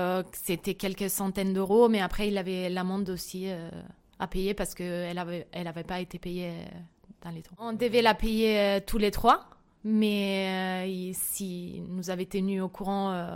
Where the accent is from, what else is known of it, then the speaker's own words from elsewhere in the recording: Italy; French is a second language; moved away as an adult; now in Paris, France; j'ai 28 ans, je suis italienne et j'habite à Paris depuis 7 ans et demi.